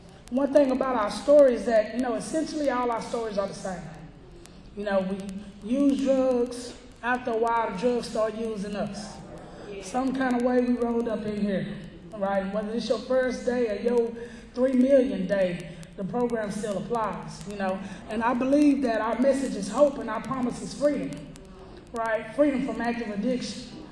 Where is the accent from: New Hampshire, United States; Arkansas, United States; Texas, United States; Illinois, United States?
Texas, United States; Dallas; So, like you already heard, I'm from Dallas, Texas.